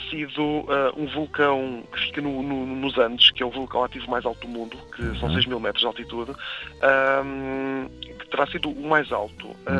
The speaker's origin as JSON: {"language": "Portuguese", "country": "Portugal", "said": "nós somos portugueses"}